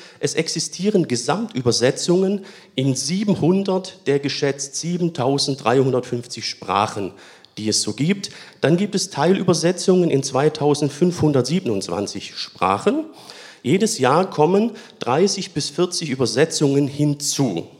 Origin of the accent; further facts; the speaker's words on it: Baden-Württemberg, Germany; accent: Swabian; ich schwätze normalerweise Schwäbisch, ne?